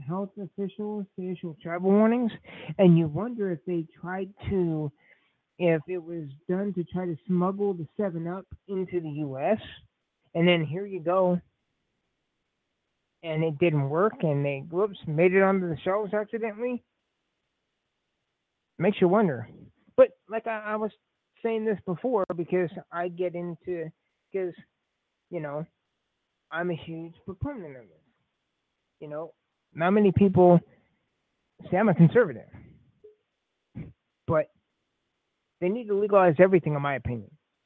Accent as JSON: {"language": "English", "country": "United States", "said": "I guess we're just, as an American people, frustrated."}